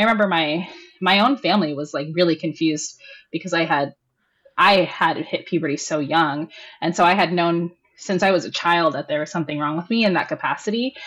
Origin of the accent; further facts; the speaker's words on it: Philippines; And we're Filipino. If you're Filipino and you understand our obsession with basketball, then you would totally get it.